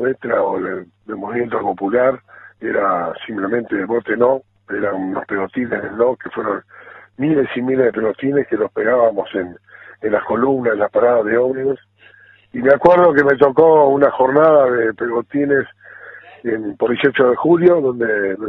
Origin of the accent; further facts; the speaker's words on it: Uruguay; Mirá, para mí significa, como muchos uruguayos orientales que estuvimos luchando en la dictadura